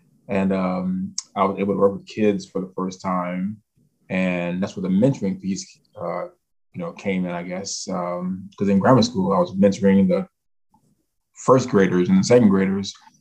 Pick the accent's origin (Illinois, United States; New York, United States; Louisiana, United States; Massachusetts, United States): Illinois, United States; Chicago; So I grew up on the West Side in the Austin neighborhood. Matter of fact, my grandmother on my dad's side, the house is still there, actually, a couple blocks from Austin High School. So I'm a West Side person